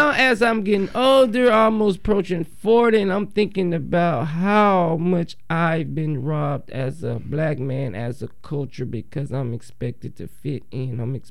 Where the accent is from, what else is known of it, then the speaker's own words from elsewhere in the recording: the South, United States; Because I grew up in the South. I was blind. I had been raised to think a certain way.